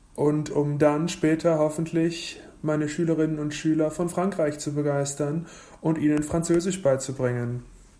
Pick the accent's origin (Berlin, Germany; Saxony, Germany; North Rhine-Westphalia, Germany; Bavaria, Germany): North Rhine-Westphalia, Germany; Cologne; ich komme aus Köln in Deutschland und ich bin 24 Jahre alt.